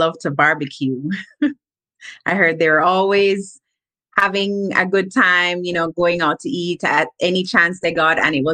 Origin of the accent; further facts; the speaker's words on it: Jamaica; now in United States; I'm a registered nurse, and I am from Jamaica. I have been in North Carolina now for, I want to say, a little bit over a year. I'm almost at my 2-year mark